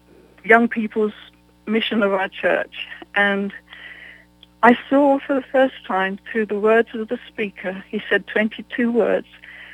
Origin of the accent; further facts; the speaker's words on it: England, United Kingdom; didn't want to leave my home country of England.